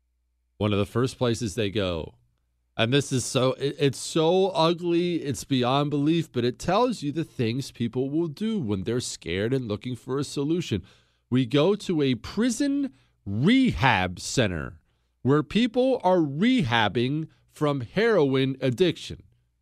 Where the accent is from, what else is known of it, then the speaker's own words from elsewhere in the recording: Bozeman, Montana, United States; I grew up in Bozeman, Montana, where you really couldn't find anything beyond marijuana.